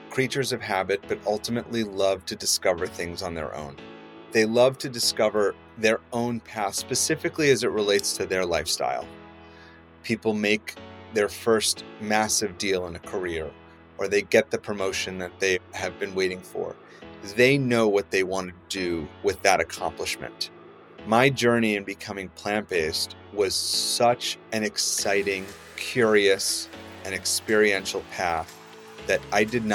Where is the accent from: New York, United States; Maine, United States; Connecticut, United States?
New York, United States; growing up in New York, it was definitely would always try to escape the cold wherever possible.